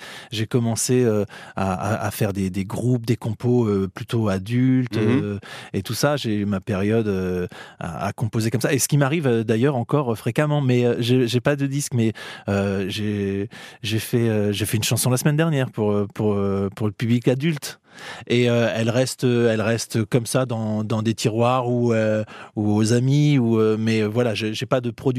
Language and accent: French; Limeray, Centre-Val de Loire, France; je suis originaire du 37 quand même. Je suis né à Limeray. Limeray, il n'y a pas de maternité, hein, cela dit. Hein. Je suis né à la maison.